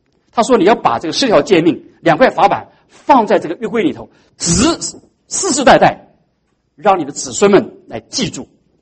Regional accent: China; 但是怎么爱上帝，怎么叫爱人，我们中国人都懂啊

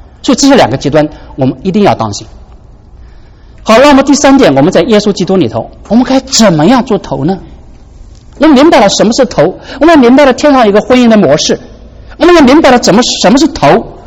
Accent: China; 中国传统强调人有性三品，人的本性有三个等级啊，上中下，在上的要控制统治支配在下的，在下的要顺服在上的，这是我们中国传统的教导。

